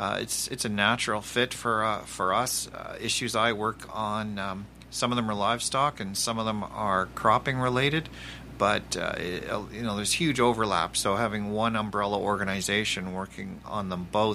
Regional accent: Toronto, Ontario, Canada; I grew up in North Toronto

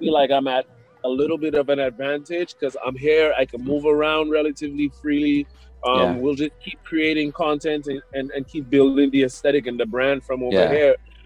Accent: St. Lucia; also born or lived in Halifax / Toronto; I am from St. Lucia, live and direct from St. Lucia right now, but resided in Halifax and then Toronto.

